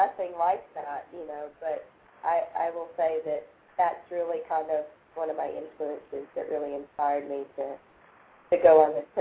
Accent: Alabama, United States; I'm from Alabama, and I come from you know, very down-to-earth people and people of the land

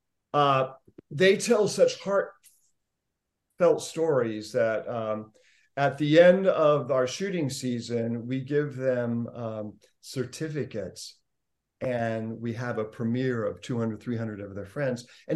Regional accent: Indiana, United States; When I was growing up in Indiana, I came across this tintype.

